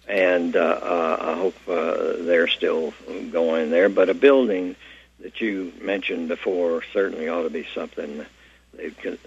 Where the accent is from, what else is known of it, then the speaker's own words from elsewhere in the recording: Knoxville, Tennessee, United States; including Cormac McCarthy from my hometown, Knoxville, 1933.